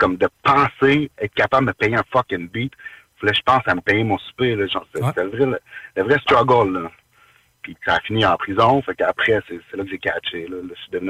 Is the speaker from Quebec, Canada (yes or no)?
yes; Quebec, Canada; Je suis québécois, je parle français, puis eux, ils parlent anglais